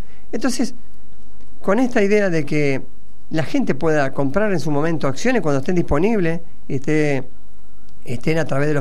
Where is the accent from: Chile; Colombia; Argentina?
Argentina; nosotros, como argentinos, no tenemos que subyugarnos a los capitales extranjeros